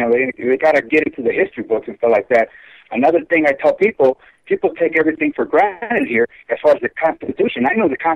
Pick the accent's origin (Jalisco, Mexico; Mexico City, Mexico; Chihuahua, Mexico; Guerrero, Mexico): Guerrero, Mexico; Actually, I come from a state where the 43 students got killed by the government and stuff like that. That's how bad it is. It happened in my home state of Guerrero.